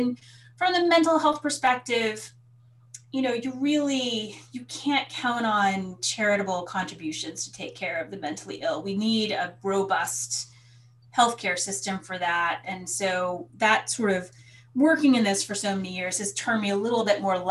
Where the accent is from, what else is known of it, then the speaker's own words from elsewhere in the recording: Texas, United States; now in Massachusetts, United States; But, you know, I'm from Texas, so in Massachusetts, I'm sort of center right. In Texas now, I'm like a flaming hippie communist.